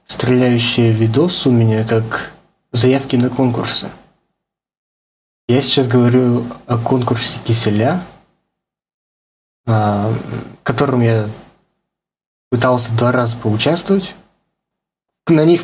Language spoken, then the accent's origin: Russian; Russia; потому что мы же из России